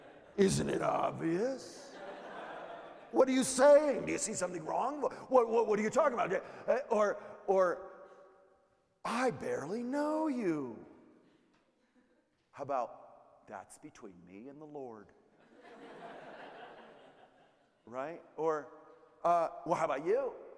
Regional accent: Northeast, United States; I'm from the Northeast, where people are really straight shooters and make fun of each other constantly. And it's just, I grew up right near New York, and people just bust on strangers, right?

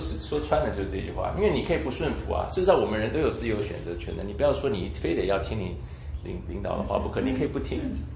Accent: China; 因为好像我们中国人有这种文化，有这种教育，

